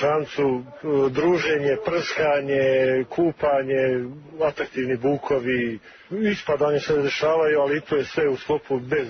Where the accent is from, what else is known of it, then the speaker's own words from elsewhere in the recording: Foča, Republika Srpska, Bosnia & Herzegovina; ja sam iz Foče odao na Drini, naučio plivati